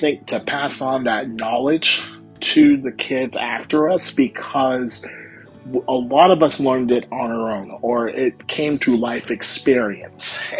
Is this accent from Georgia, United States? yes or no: yes; Lithia Springs, Georgia, United States; And I am recording this from Lithia Springs, Georgia, my hometown.